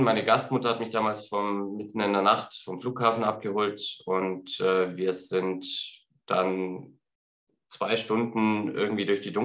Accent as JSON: {"language": "German", "town": "Kempten", "region": "Bavaria", "country": "Germany", "tie": "born or raised there", "said": "Naja, also ich bin jetzt nicht wirklich auf dem Land aufgewachsen, sondern okay. In Kempten. Mhm. Kempten ist so eine mittelgroße Stadt, 70.000 Einwohner. Okay. Also durchaus im urbanen Umfeld aufgewachsen."}